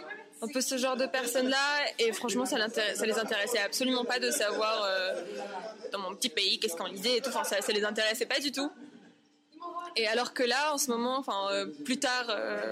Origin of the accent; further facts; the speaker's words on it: Algiers, Algiers Province, Algeria; comme je viens d'Algérie, d'Alger, du coup, c'est un endroit où les gens lisent pas beaucoup déjà et pas du tout dans les transports.